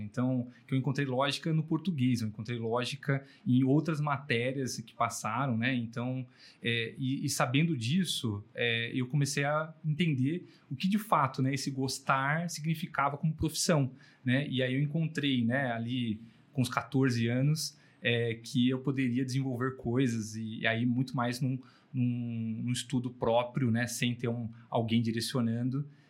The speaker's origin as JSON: {"language": "Portuguese", "town": "São José dos Campos", "region": "São Paulo", "country": "Brazil", "lives_now": "São Paulo, Brazil", "said": "Eu já sou do interior, sou de São José dos Campos, né? Fui para São Paulo em 2009 e desde então estou lá em São Paulo."}